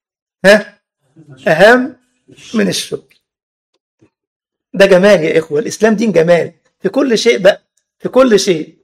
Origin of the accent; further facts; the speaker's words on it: Egypt; واللي يعمل كده حتى عندنا في مصر في المترو مثلا بيدفع غرامه فوريه